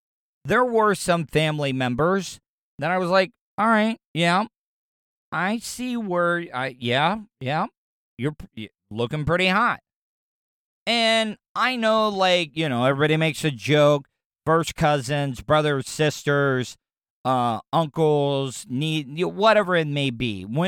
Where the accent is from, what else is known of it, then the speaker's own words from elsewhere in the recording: the South, United States; growing up in the South, you know, we all get that stereotype of our family tree is just a straight line.